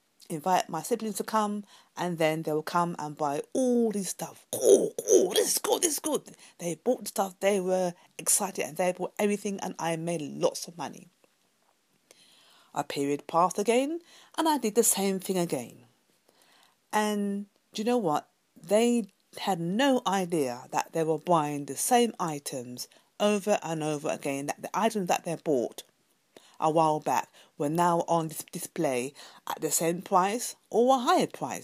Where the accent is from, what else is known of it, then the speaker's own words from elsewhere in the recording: London, United Kingdom; from London, UK.